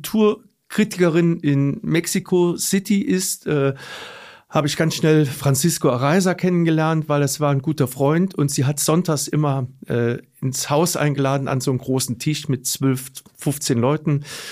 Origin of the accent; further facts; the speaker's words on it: Trier, Rhineland-Palatinate, Germany; bin nach über 25 Jahren wieder zurück nach Trier gekommen und das war... Heimkommen. Und Trier ist halt meine Heimat.